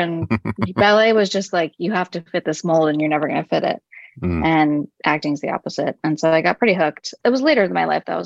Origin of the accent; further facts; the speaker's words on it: Los Angeles, California, United States; I am from Los Angeles.